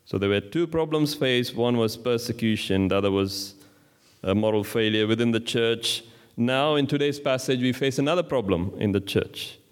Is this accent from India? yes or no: yes; India; So yeah, growing up in India